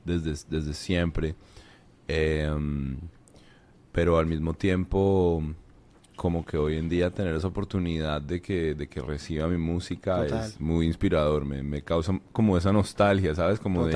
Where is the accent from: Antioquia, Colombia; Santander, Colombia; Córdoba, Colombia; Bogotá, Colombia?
Bogotá, Colombia; also born or lived in Cartagena; en la ciudad donde vivía. Super. Que era Bogotá. Mis viejos se mudaron a Bogotá cuando yo era muy niño.